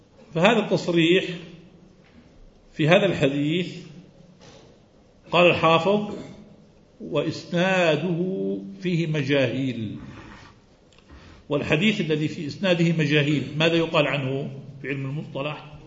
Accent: Jordan; البوضة عندنا في الأردن هي الآيس كريم التي تؤكل

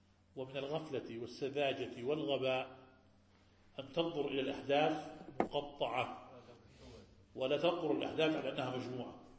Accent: Egypt; now in Jordan; نحن أخوة من مصر نعيش في الأردن منذ زمن، بفضل الله علينا نجلس بين أيديكم من سنوات من خمس سنوات،

